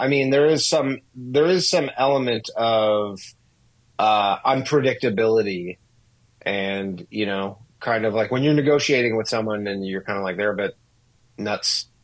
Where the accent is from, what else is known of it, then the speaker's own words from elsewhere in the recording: Canada; I'm Canadian, actually. I'm originally from Canada